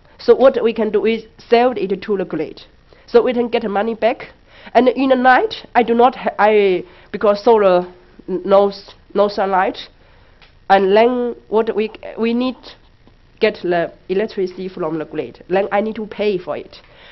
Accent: Shanghai, China; English is a second language; but I'm from Shanghai, it's much better.

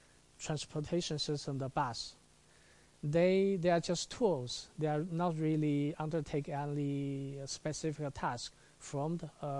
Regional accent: China; English is a second language; For example, I came from China.

